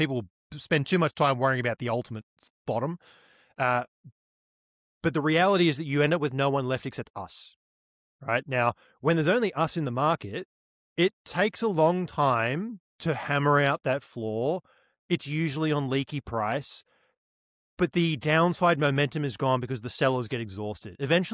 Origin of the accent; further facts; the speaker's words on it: Australia; because as an Aussie, we recently had a bunch of tax changes